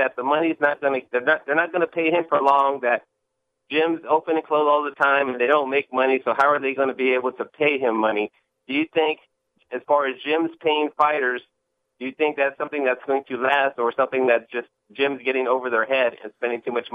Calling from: San Antonio, Texas, United States; in San Antonio.

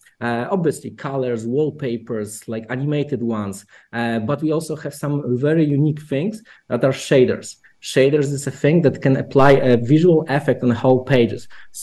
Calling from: Wrocław, Lower Silesian Voivodeship, Poland; I'm calling directly from Wrocław in Poland.

